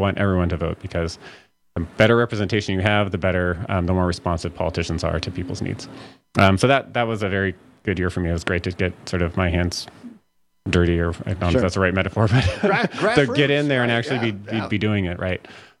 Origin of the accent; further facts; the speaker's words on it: Oregon, United States; also born or lived in Northern California; So I think, so I grew up in Southern Oregon and Northern California, actual Northern California, not the Bay Area, but Northern California.